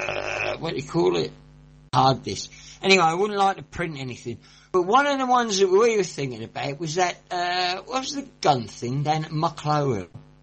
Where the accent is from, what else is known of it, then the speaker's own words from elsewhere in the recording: Birmingham, West Midlands, United Kingdom; because I'm from Birmingham